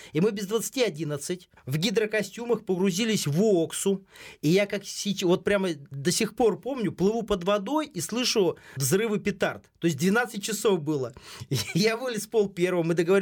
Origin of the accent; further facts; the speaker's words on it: Chelyabinsk Oblast, Russia; а я же вырос на Урале, на Южном Урале, в Челябинской области